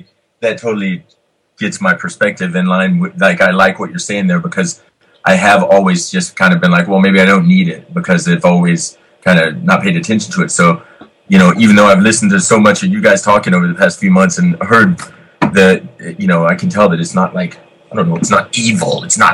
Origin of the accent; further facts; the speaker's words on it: the South, United States; because I was raised in the South, and I don't really, those rules don't apply to me at all, but I still got my upbringing in my soul, you know?